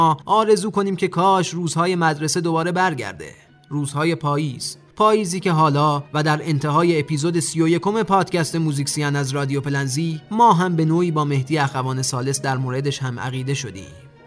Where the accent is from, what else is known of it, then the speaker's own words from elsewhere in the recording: Iran; اما برای ما که ایرانی هستیم